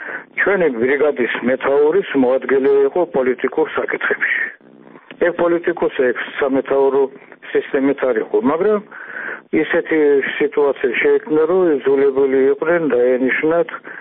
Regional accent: Tbilisi, Georgia; born there; მაგრამ მე ხომ თბილისში დავიბადე

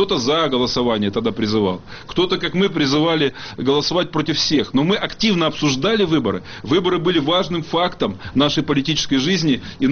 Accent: Altai Krai, Russia; в том числе для моей малой родины, для Алтайского края.

